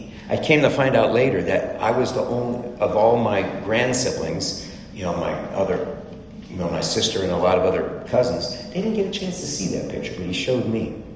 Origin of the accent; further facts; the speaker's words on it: Fairfax, Virginia, United States; I grew up in this suburban town that I could not wait to escape.